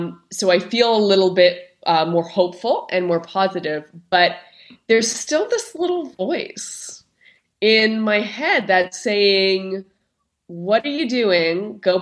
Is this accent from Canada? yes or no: yes; Canada; So I'm Canadian, right?